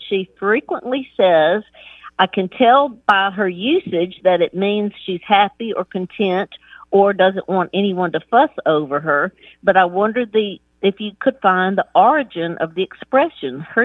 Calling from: Millbrook, Alabama, United States; I'm calling from Millbrook, Alabama, right outside of Montgomery.

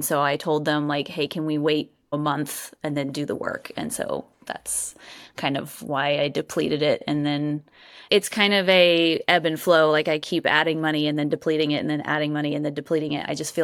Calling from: Durham, North Carolina, United States; So I'm in Durham, North Carolina, which is right outside of Raleigh, North Carolina.

